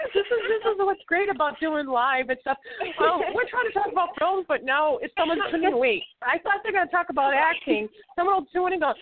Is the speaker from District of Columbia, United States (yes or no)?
no; Boston, Massachusetts, United States; now in Maine, United States; Now, remember, I'm coming from Boston here, so I'm going to ask these questions because I just don't know.